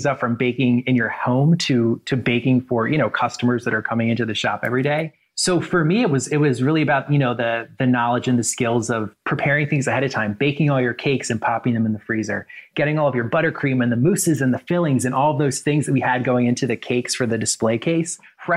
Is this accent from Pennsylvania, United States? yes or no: yes; Philadelphia, Pennsylvania, United States; You know, Philly is, I think it's really similar to New York or any big city, where even having lived here all my life, I feel like every time I visit Philadelphia, I always discover something new.